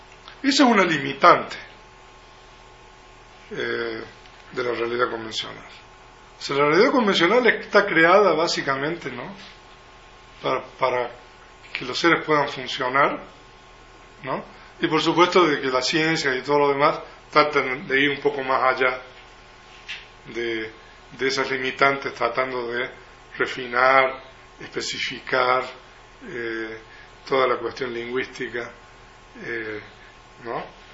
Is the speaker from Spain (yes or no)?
no; Argentina; born there; O sea, yo nací en Argentina